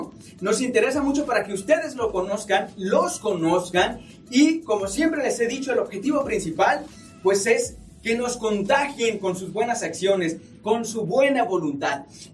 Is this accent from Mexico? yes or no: yes; Mexico; La verdad es que somos privilegiados los mexicanos al tener tan magnífico y maravilloso platillo